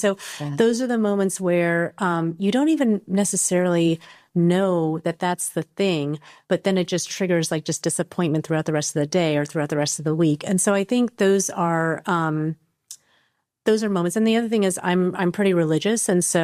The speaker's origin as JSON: {"language": "English", "country": "United States", "tie": "born or raised there", "said": "Well, I grew up in the United States, but I'm Chinese."}